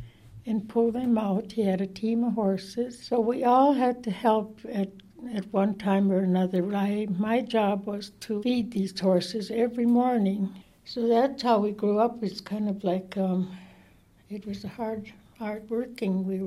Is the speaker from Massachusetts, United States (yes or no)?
no; Nett Lake, Minnesota, United States; I am an elder here from the reservation. I was born here up in Hattie Brown's house. Grew up as a child here.